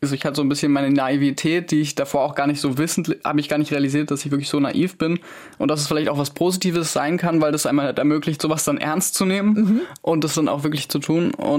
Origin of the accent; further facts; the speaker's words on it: Berlin, Germany; Ich komme aus Berlin-Zehlendorf.